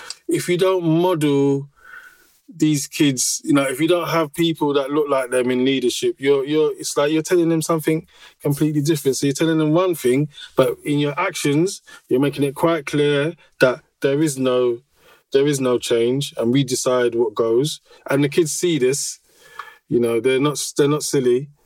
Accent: London, United Kingdom; it's a very different world to the world that I grew up in as a Londoner.

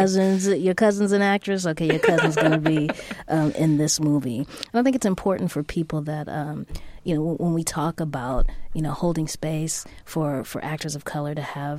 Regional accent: Los Angeles, California, United States; It shows the great West Adams and South Central Los Angeles, and I grew up in South Central, so it had some resonance with me.

